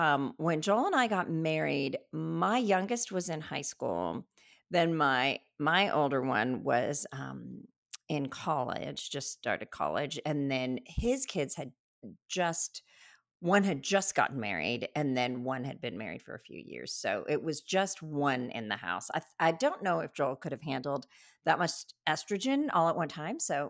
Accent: India; born there; So I got polio as an infant when I was born in India

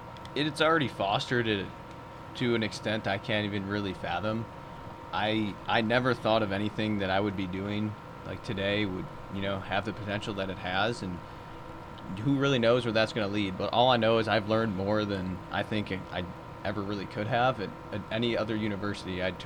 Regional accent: Illinois, United States; born there; Because I was born in Illinois.

